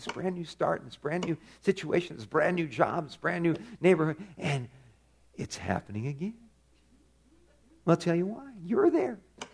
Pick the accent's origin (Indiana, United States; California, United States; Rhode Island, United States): California, United States; Yeah, I guess I grew up in Southern California.